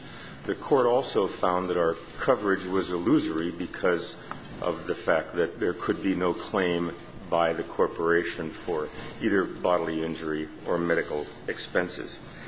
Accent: Missoula, Montana, United States; I'm from Missoula, Montana.

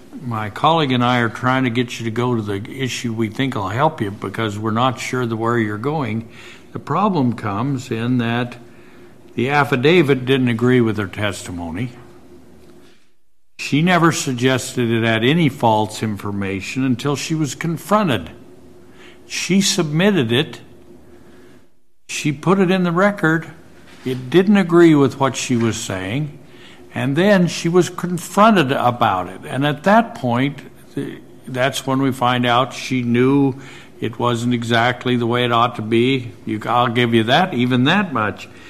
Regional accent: Idaho, United States; and I'm from Idaho, so I don't even know how to say this

